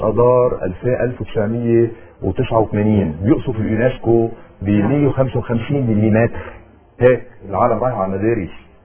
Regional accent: Lebanon; وانا مشكلتي كلبناني عندي يأس

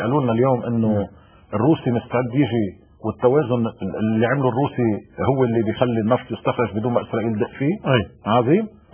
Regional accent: Lebanon; انا لبناني قد قدو

